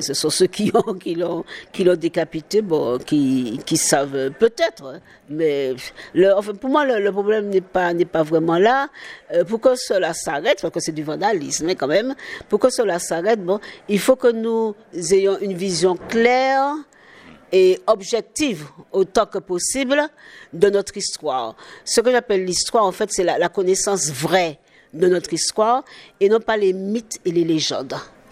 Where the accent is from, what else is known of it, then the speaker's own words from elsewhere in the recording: Martinique, France; pour nous ici en Martinique, c'est vrai que nous avons, en tant que Martiniquais, un problème